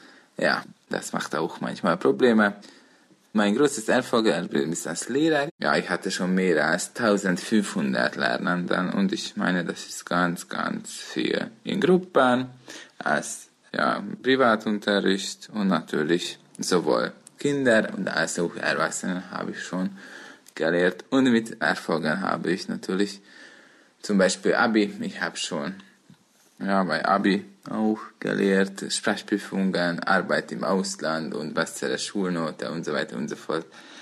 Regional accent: Budapest, Hungary; born there; German is a second language; ich bin im Jahre 1983 geboren in Budapest und ich lebe momentan auch noch in Budapest.

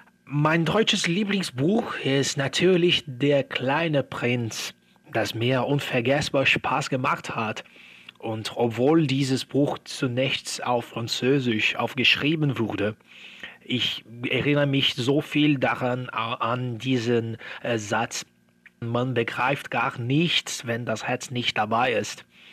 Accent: Brazil; German is a second language; ich stamme aus Brasilien. Geboren bin ich am 11. Februar 1994

